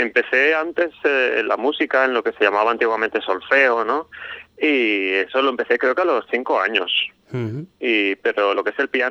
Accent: Valencia, Valencian Community, Spain; now in Ubrique, Spain; yo vengo de Valencia, ¿no?

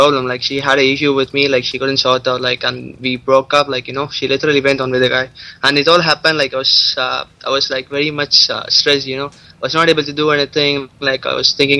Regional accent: India; English is a second language; No, I'm totally Indian. Like, I'm here just for my pilot training.

